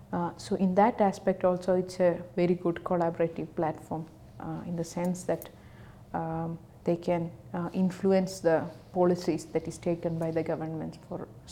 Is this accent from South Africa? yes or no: no; India; English is a second language; now in Europe; I am an Indian and I am currently based in Europe because of personal reasons.